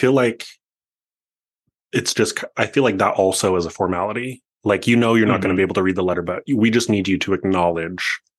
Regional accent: Utah, United States; I am from Utah.

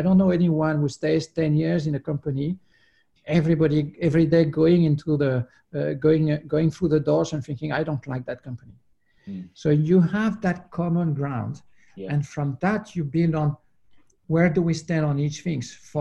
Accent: French Caribbean, France; I come from the French Caribbean. Everybody sees me as a French person.

